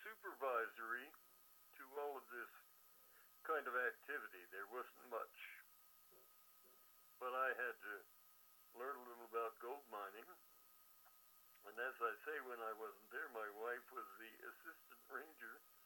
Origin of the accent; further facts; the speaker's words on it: New Jersey, United States; moved away; And since I was from New Jersey, that's where I got the comparison.